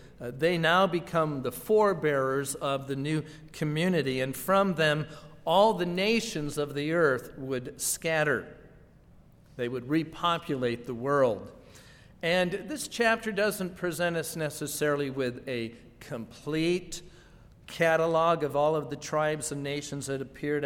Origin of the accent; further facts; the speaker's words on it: Arizona, United States; Now I'm from Arizona, so living in Arizona, when I think of coastlands, naturally I'm going to think of California, which is probably the closest coast